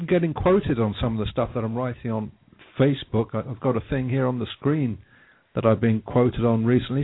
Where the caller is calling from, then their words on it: London, United Kingdom; I'm calling from London, UK.